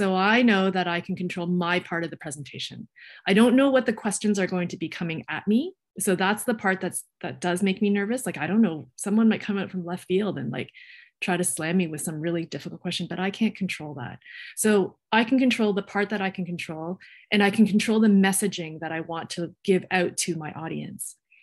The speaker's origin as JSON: {"language": "English", "town": "Toronto", "region": "Ontario", "country": "Canada", "tie": "born or raised there", "said": "I always liked here when I grew up in Toronto, but I didn't have the same exposure."}